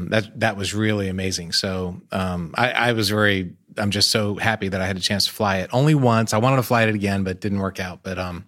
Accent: United States; I'm American, so I'm proud of American things

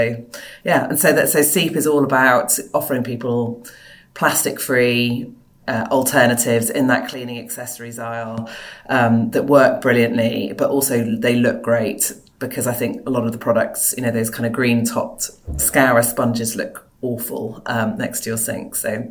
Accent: Wales, United Kingdom; I went to a state school. I grew up in South Wales

